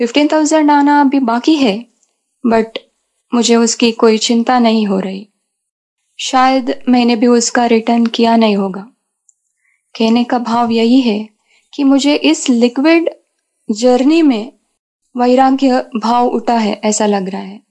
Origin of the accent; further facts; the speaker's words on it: Karnataka, India; Hindi is a second language; मैं कर्नाटक से हूँ। मेरी एज है 38